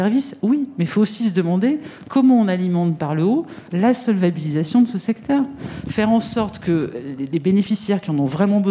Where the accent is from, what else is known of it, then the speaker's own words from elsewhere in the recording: Grenoble, Auvergne-Rhône-Alpes, France; born there; je suis née à Grenoble. Je suis née dans le même hôpital que celui où exerce Olivier Véran.